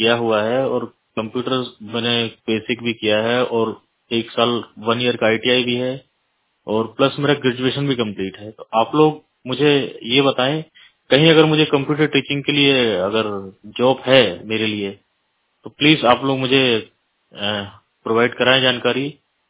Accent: Narsinghpur, Madhya Pradesh, India; और मैं एमपी नरसिंहपुर जिले का रहने वाला हूं।

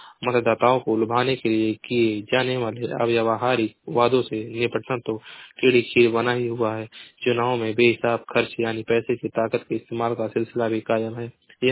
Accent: Maharajganj, Uttar Pradesh, India; मैं जिला महाराजगंज का निवासी हूँ।

